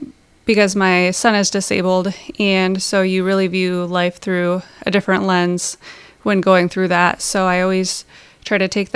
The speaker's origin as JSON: {"language": "English", "town": "Ortonville", "region": "Minnesota", "country": "United States", "tie": "born or raised there", "lives_now": "Milbank, United States", "said": "I am a nurse practitioner. I have been practicing for about 4 years. I grew up in Ortonville and now live in Milbank with my family."}